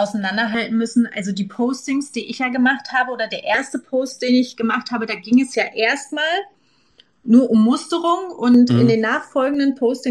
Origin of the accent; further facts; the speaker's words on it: Germany; egal wie Deutschland gerade regiert wird oder was hier gerade abgeht oder so, liebe ich ja trotzdem meine Heimat.